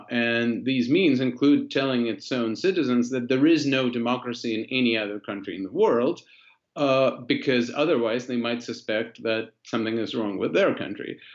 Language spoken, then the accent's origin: English; Latvia; first language ru; English is a second language; now in United States; I'm originally from Latvia. I'm a Russian-speaking Jew from Latvia. Yeah, it's complicated. But I've lived in America for 20 years, for most of my life.